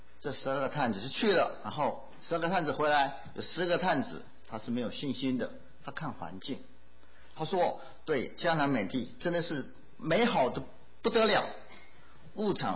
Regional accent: Taiwan; 就像我从小长大在台湾，我知道洪水什么样子，因为台湾常常有台风

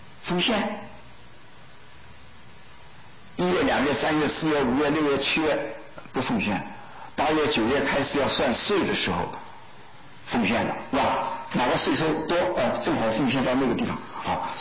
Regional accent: China; 只不过十几年呢、我们中国人苦难堪吧啊，那一段日子我们永远不会忘记的啊

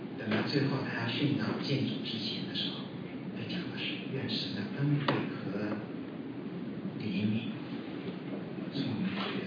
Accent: China; 像我们中国人在信耶稣之前我们所受的传统或者是宗教的影响

